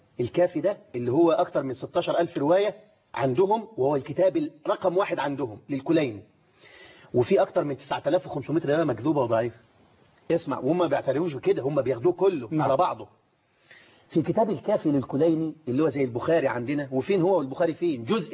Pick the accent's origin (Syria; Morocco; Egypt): Egypt; ده اقل واحد عندنا في مصر قاعد على مصطبه